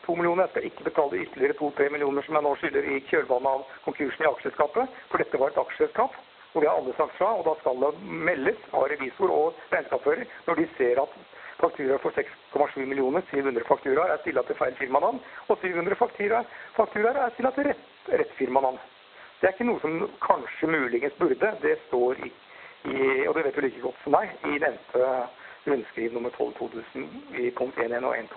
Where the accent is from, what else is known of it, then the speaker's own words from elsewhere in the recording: Sandvika, Akershus, Norway; now in Arendal, Norway; Jeg har bodd halve livet mitt i Arndal, og det er nesten trist at jeg ikke har klart å bytte på dialekten. Jeg kommer fra Sandvika, nesten der du jobber.